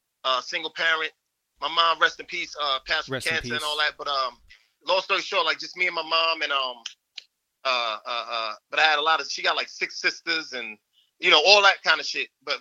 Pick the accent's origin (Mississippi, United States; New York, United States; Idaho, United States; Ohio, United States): New York, United States; Yonkers; Yonkers, New York is not too far from Mount Vernon. It's in Westchester.